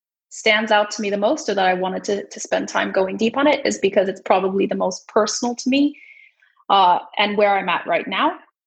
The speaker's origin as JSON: {"language": "English", "country": "India", "tie": "born or raised there", "lives_now": "Denmark", "said": "I am half Canadian, half Malaysian. I was born and raised in India and lived and worked actually in quite a few parts of the world before choosing to live in Denmark for values reasons."}